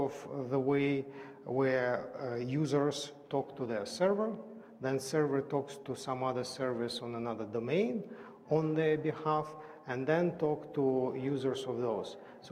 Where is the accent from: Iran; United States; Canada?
Canada; Sorry, I'm Canadian, I'm floating here.